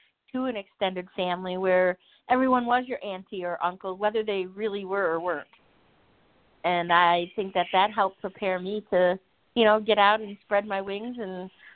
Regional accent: Cattaraugus Reservation, New York, United States; You know, I grew up on the Cattaraugus Reservation. It's about an hour south of Buffalo, New York.

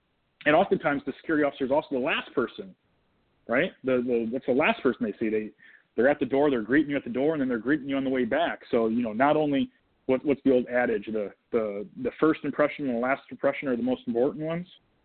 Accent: Michigan, United States; But ultimately, you know, I'm Michigan is my home. I mean, that's my home state. I love the state. So I ultimately wanted to come back.

